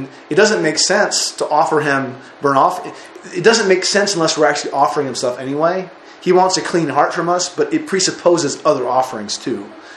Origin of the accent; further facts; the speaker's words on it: United States; I have lots of money. I'm American.